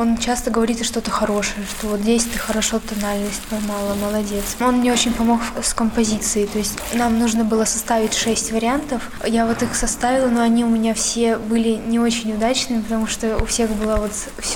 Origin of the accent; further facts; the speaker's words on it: Borovichi, Novgorod Oblast, Russia; из Боровичей, ученица ДШИ имени Лядова.